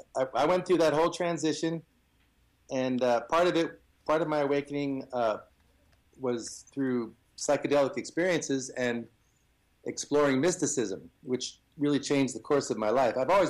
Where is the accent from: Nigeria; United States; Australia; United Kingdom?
United States; being American, I guess that would be my natural inclination. I grew up having grown up in it